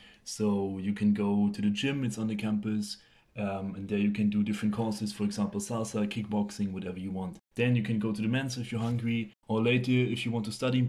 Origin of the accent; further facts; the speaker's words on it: southern Germany, Germany; I'm from the south of Germany.